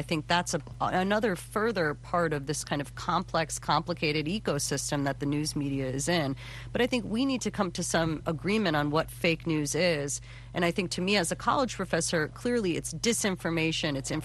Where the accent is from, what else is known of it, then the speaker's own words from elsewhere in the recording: Connecticut, United States; I grew up in Connecticut and we had a competitive marketplace there with the Hartford Current, several other smaller local papers and cities nearby.